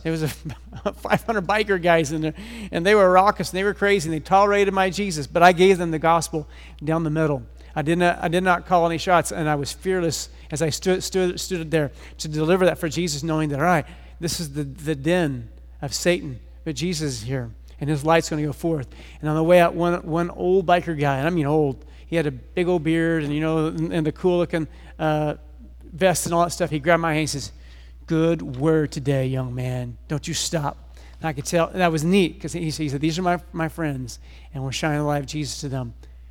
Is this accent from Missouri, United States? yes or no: yes; Independence, Missouri, United States; I'm from Kansas City, born and raised in Independence, Missouri.